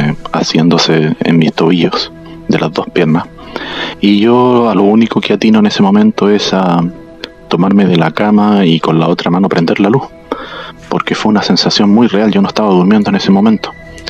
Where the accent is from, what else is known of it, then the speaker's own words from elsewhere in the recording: Chile; soy de Chile.